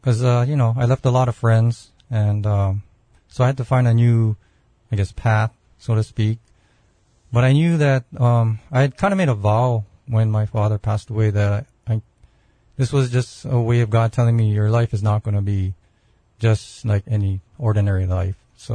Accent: Kailua, Hawaii, United States; I grew up in Kailua on the windward side of Oahu.

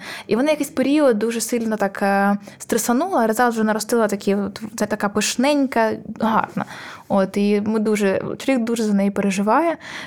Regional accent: Vovchansk, Kharkiv Oblast, Ukraine; в мене батьки з Вовчанська, ми взагалі з Вовчанська.

